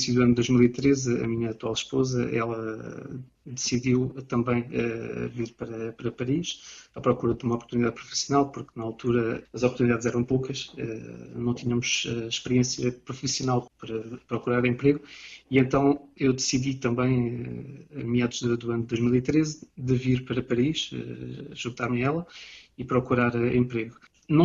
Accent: Portugal; now in France; como bom português que julgo ser

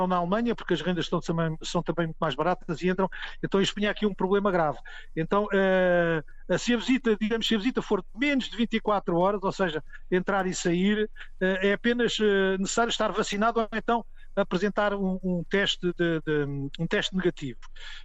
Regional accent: Portugal; E nós somos portugueses.

